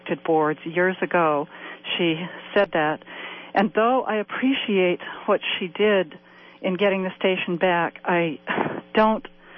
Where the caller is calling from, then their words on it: Oakland, California, United States; from Oakland.